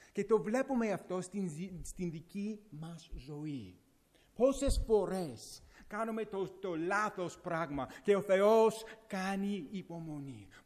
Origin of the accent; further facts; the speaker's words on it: Greece; Εγώ είμαι Έλληνας, μπορώ να το πω τέτοια πράγματα.